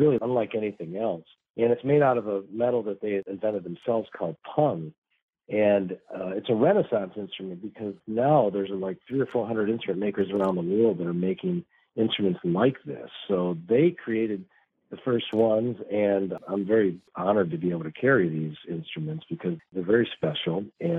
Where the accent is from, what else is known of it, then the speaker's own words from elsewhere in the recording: Geneva, New York, United States; I'm in New York State, where my hometown is Geneva, New York.